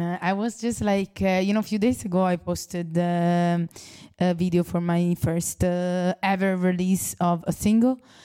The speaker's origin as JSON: {"language": "English", "town": "Rome", "region": "Lazio", "country": "Italy", "tie": "born or raised there", "also_born_or_lived": "Calabria", "second_language": "English", "lives_now": "Dublin, Ireland", "said": "I grew up in Rome"}